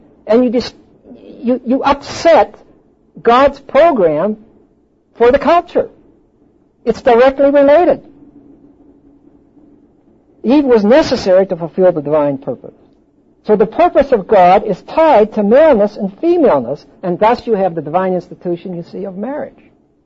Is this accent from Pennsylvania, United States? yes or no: yes; East Pittsburgh, Pennsylvania, United States; Well, now, I'm from East Pittsburgh. And in East Pittsburgh, when I was raised, I don't know if it's still the same.